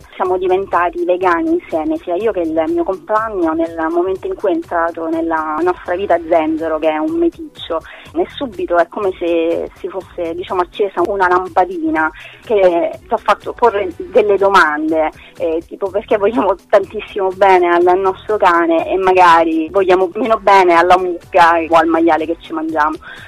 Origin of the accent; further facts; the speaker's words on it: Rome, Lazio, Italy; now in Catania, Italy; Sono di Roma, ma nel 2003 mi sono trasferita a Catania perché un siciliano mi ha fatto innamorare sia di sé che della sua terra.